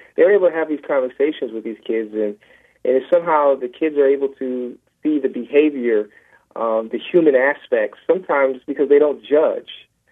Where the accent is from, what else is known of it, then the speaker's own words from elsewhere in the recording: Milwaukee, Wisconsin, United States; that was based off my experience growing up in Milwaukee, Wisconsin. My grandmother lived on 10th and Burlite.